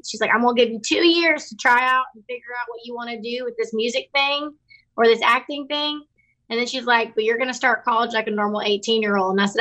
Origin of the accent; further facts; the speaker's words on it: Baytown, Texas, United States; they just remind me of my hometown. They remind me where I grew up. They have that sass, that flavor, that grit, that songwriting that I grew up with. And so I just had to, you know, name it